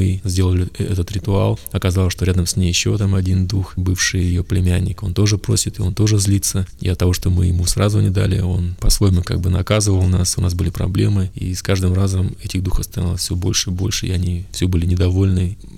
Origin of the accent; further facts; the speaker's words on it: Buryatia, Russia; Как любой бурят, я считал, что я буддист, потому что я бурят.